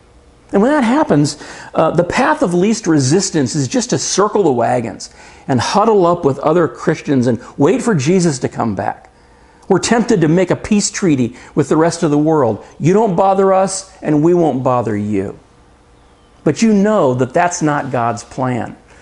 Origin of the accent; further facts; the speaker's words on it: California, United States; Most of you know that I grew up in California, and it's different there because almost everyone there came from somewhere else.